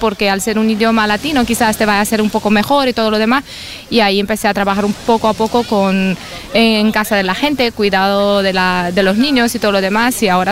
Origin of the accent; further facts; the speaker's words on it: Romania; Spanish is a second language; moved away; also born or lived in Germany; Y pues vengo de la frontera de Ucrania. Somos un pueblo que hablamos mucho ucraniano, todo eso, y pues no había mucho trabajo ni nada.